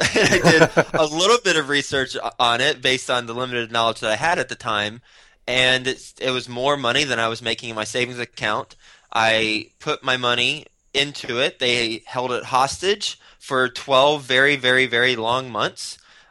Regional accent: Fort Worth, Texas, United States; moved away as an adult; now in New York City, United States; I moved from Texas, where I'm from. I grew up in Fort Worth, Texas. Went to school in Texas at Texas Tech. Moved straight from Texas to New York City to work in advertising

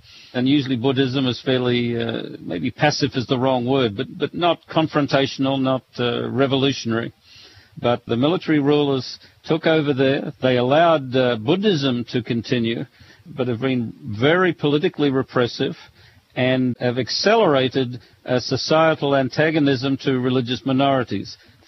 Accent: Australia; Well, it was wonderful for me because I'm an Australian

